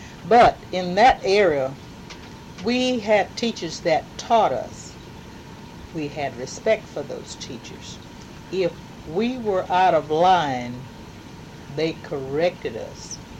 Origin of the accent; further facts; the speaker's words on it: Lufkin, Texas, United States; born there; I was born here in Lufkin, right here on Laurel Avenue, right where Rudd Cleaners has his business.